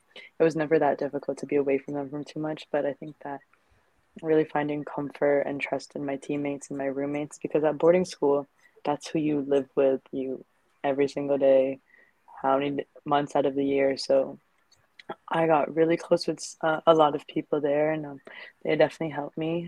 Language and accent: English; Canada; born there; technically I'm Phil-Canadian just because I was born there, but I'm full Filipino. Both of my parents are full Filipino.